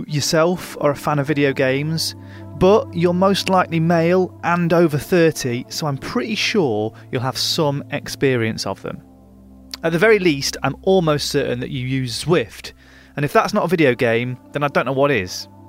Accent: Nottingham, East Midlands, United Kingdom; Growing up in Nottingham in the shadow of the Rally Factory and during the beginnings of the BMX craze, you couldn't really escape cycling.

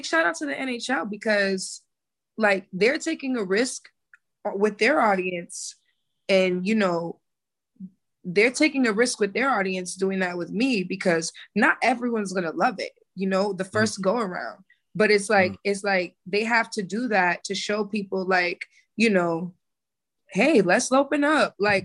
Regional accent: Boston, Massachusetts, United States; I'm coming from Boston, so we're already just number one. Like, we love our teams, we love our sports.

